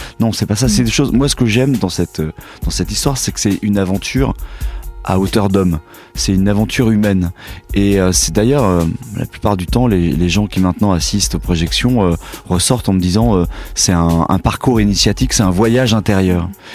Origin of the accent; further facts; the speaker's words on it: Nouvelle-Aquitaine, France; je suis issu du Limousin. J'ai passé mon enfance à la campagne.